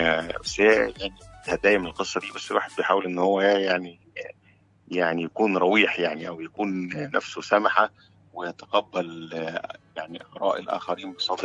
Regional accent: Upper Egypt, Egypt; accent: Saidi; فشرف لي طبعا أن أنا أكون منتمي وأن أنا أتكلم باللهجة الصعيدي

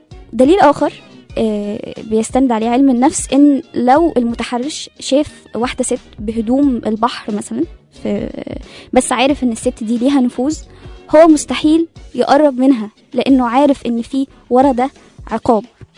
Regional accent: Egypt; نسبة التحرش عندنا في مصر 99.3

